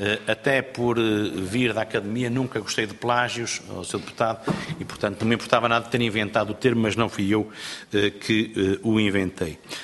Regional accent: Porto, Norte, Portugal; accent: Porto; mas o meu sotaque do Porto pode ter impedido a devida compreensão

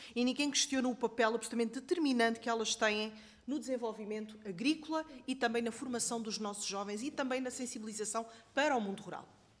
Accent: Grândola, Setúbal, Portugal; Nós somos todos do campo, praticamente. Eu conheço muito bem uma escola agrícola de Grândola, sou de Grândola

